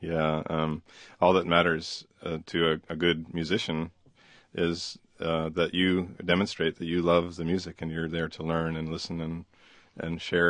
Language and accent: English; Cincinnati, Ohio, United States; Well, I grew up in Cincinnati, Ohio, and there was a park called Mount Storm Park, maybe a half-mile walk from my house